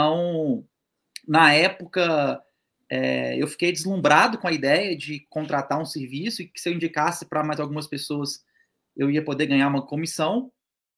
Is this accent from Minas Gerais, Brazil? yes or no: yes; Itabirito, Minas Gerais, Brazil; eu sou natural de Itabirito, que fica aqui uma cidade do lado de Ouro Preto.